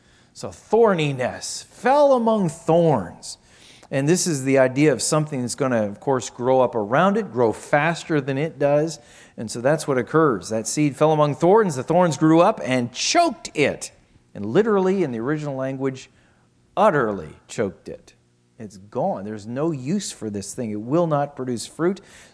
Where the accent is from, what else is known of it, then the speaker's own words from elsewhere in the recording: Scotland, United Kingdom; I'm Scottish.